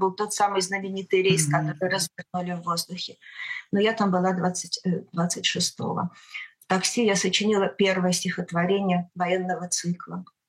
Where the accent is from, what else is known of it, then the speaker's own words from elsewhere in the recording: Moscow, Russia; Я москвичка, я родилась в Москве. И провела большую часть своей жизни в одной и той же квартире, в Измайлово.